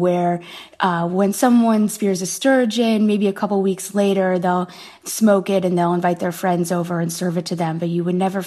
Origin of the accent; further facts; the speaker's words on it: Midwest, United States; I grew up in the Midwest